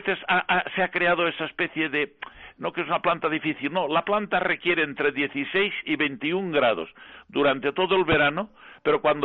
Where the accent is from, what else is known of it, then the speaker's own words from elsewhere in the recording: Levante, Spain; en zonas de mi tierra, de Levante